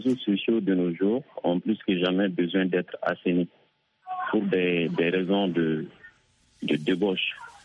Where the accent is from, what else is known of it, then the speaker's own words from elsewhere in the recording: Mali; au Mali, par exemple, comme je suis malien et que je connais plus les réalités